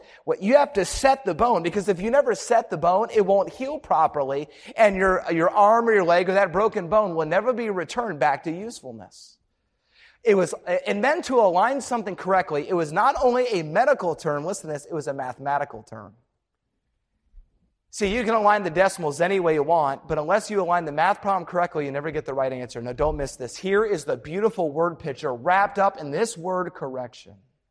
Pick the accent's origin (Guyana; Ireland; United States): Ireland; I'm mad. I'm Irish. I'll always be mad.